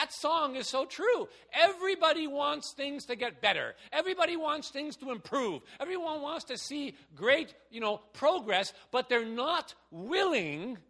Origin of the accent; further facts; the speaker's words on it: Quebec, Canada; I come from Quebec. When I was growing up in Quebec, now this is really old.